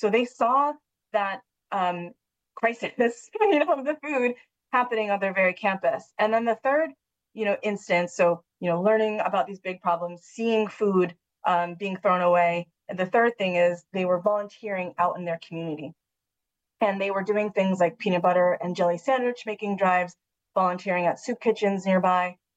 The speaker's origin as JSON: {"language": "English", "region": "New England", "country": "United States", "tie": "born or raised there", "also_born_or_lived": "Pittsburgh", "lives_now": "Washington, D.C., United States"}